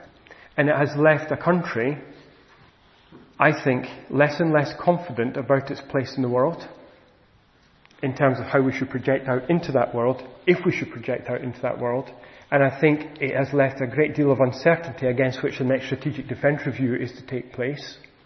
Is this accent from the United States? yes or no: no; United Kingdom; I think our values as British people